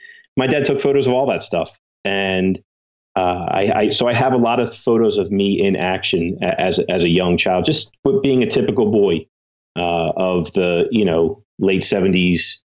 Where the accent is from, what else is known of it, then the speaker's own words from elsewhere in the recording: Philadelphia, Pennsylvania, United States; So like I said, I grew up in Northeast Philadelphia. I don't know if anyone in the audience knows the area, but Northeast Philadelphia